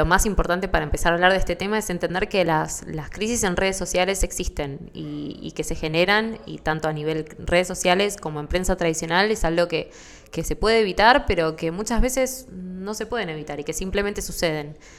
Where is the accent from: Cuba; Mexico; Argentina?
Argentina; Buenos Aires; moved away as an adult; now in Madrid, Spain; soy de Buenos Aires y estoy viviendo desde enero de este año, enero 2023, acá en Madrid, en España.